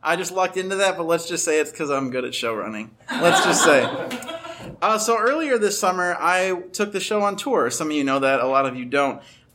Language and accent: English; Chicago, Illinois, United States; I come from Chicago. I'm like, fuck it. It's ice.